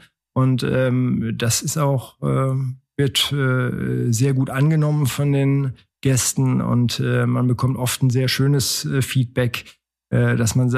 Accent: North Rhine-Westphalia, Germany; wir kommen aus Düsseldorf und Köln, haben innerstädtisch gewohnt.

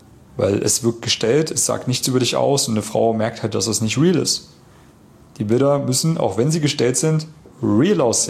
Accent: Germany; now in Austria; Dann habe ich halt immer gesagt, ja, genau, ich bin Piefke.

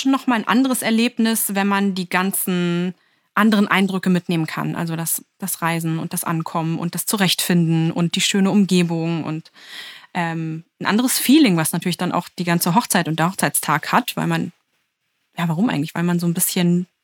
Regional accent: Berlin, Germany; ich komme aus Berlin. Ich spreche gut Englisch und ich habe auch vor, danach wieder zurück nach Berlin zu gehen.

